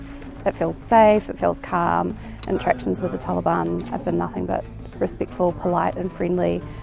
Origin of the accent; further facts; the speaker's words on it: New Zealand; I'm from New Zealand